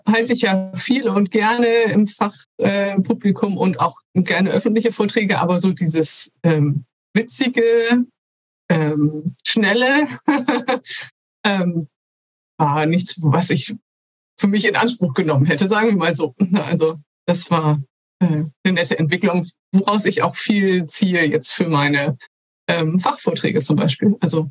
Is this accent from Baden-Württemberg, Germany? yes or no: no; Oldenburg in Holstein, Schleswig-Holstein, Germany; Ich bin in Oldenburg in Holstein aufgewachsen, also im Schleswig-Holsteinischen, und habe unter anderem auch in Kiel studiert.